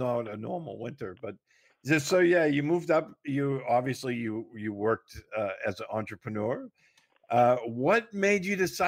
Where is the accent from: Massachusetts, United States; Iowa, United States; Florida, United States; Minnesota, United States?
Massachusetts, United States; Woburn; accent: Boston; moved away as an adult; I grew up in Woburn. Right outside.